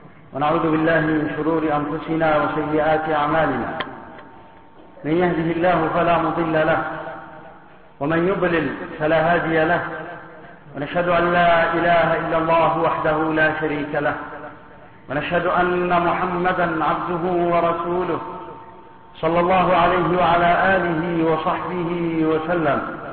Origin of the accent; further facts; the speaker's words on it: Yemen; لقد أنعم الله تبارك وتعالى على بلدنا اليمن بالوحدة